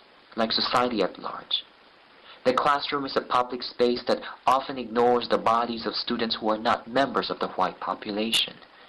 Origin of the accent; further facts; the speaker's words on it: Philippines; now in United States; growing up in the Philippines, I always thought of the U.S.